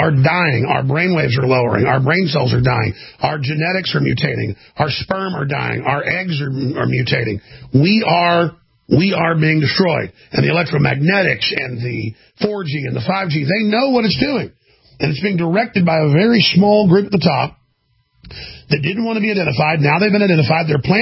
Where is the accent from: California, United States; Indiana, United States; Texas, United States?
Texas, United States; I'm an American, I'm a Texan, I'm a Christian.